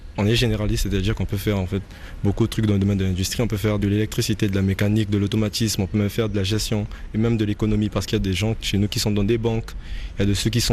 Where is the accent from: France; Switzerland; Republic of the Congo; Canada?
Republic of the Congo; Chez nous, au Congo-Brazzaville, c'est tout d'abord pour ta famille.